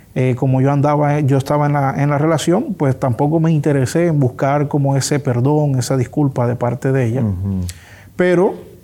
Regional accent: Colombia; Pero en ese momento a nosotros como colombianos teníamos la exigencia de una visa de turista para poder entrar mínimo

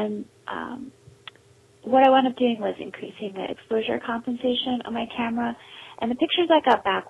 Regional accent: Pittsburgh, Pennsylvania, United States; I'm from Pittsburgh, Pennsylvania.

